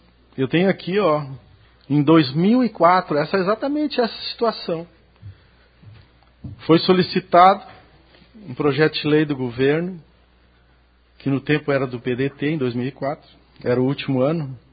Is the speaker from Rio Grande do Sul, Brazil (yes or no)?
yes; Arambaré, Rio Grande do Sul, Brazil; Porque eu nasci aqui em Arambaré, me criei aqui a vida inteira